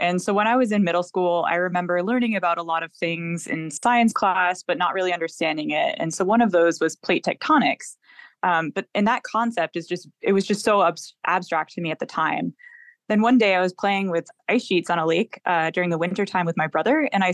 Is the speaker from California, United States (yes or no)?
no; Connecticut, United States; And I was also from Connecticut. And so I'd never really seen volcanoes before.